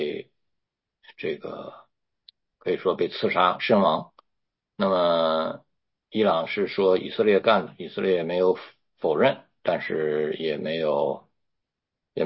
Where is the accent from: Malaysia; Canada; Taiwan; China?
China; 最早就是从我们在中国小的时候就长大，对吧？